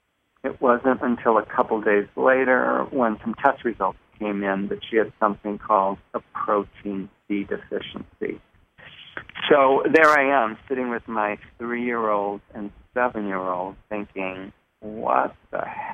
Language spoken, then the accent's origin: English; Rockford, Illinois, United States; We were living in Rockford, which is my hometown, which is where I live now.